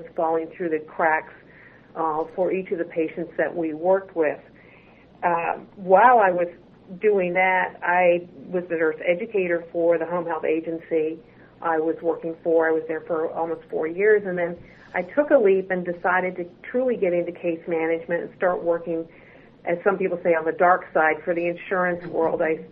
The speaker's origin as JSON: {"language": "English", "country": "Canada", "tie": "born or raised there", "moved": "as an adult", "lives_now": "United States", "said": "I was born and raised in Canada and schooled in Canada as well, which included nursing school. And then I transitioned to the States, took the leap from Canada down to New Orleans"}